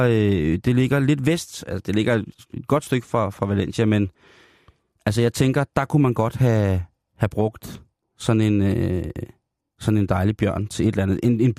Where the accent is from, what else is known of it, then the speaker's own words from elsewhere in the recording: Didihat, Uttarakhand, India; Jeg er fra Didihat.